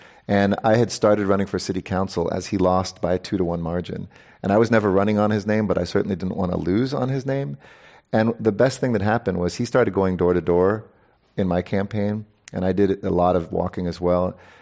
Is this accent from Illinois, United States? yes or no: no; California, United States; I'm from California.